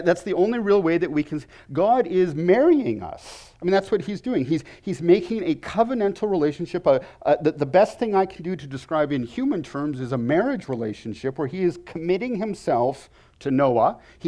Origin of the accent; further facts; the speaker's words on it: Vancouver, British Columbia, Canada; where I grew up in Vancouver. It rains 300 days a year.